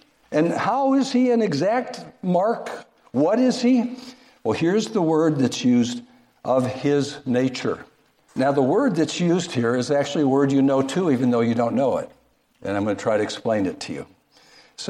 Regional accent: Philadelphia, Pennsylvania, United States; I'm from Philadelphia, and we have the Philadelphia Mint.

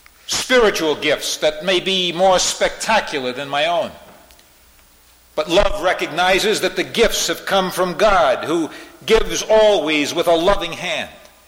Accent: New York City, New York, United States; I grew up in Harlem, in New York City, in an area of Harlem called Mousetown.

